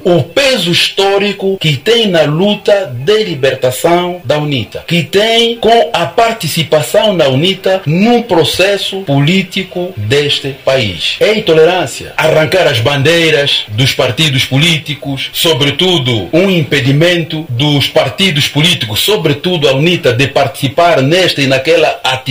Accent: Angola; primeiro somos angolanos, segundo somos angolanos.

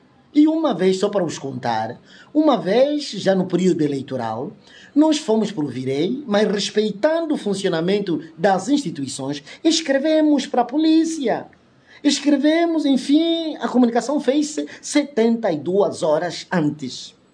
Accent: Angola; Eu sou angolano, eu sou timbundo. Eu sou filho desta província, eu sou da Angola.

